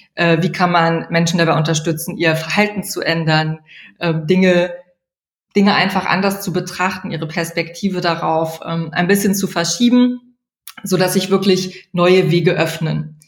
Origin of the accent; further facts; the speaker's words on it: Trier, Rhineland-Palatinate, Germany; Ich komme aus Trier ursprünglich